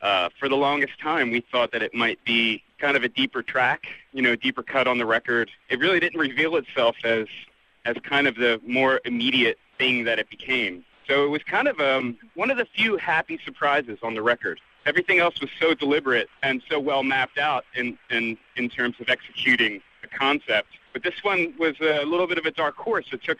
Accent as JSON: {"language": "English", "town": "Philadelphia", "region": "Pennsylvania", "country": "United States", "tie": "born or raised there", "said": "I grew up in Philadelphia, and when Public Enemy put out their first 12-inch single"}